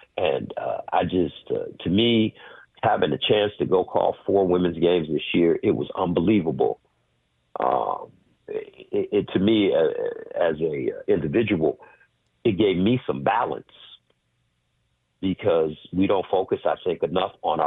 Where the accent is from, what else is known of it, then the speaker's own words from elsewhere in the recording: Detroit, Michigan, United States; We've known each other all our lives, going all the way back to growing up in Detroit.